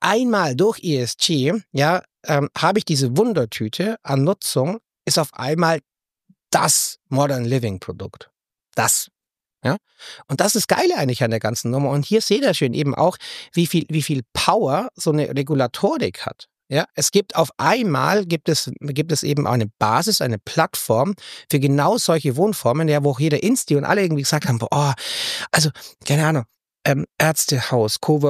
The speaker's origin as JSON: {"language": "German", "town": "Aachen", "region": "North Rhine-Westphalia", "country": "Germany", "said": "wir sind vielleicht als Aachener noch gar nicht so weit"}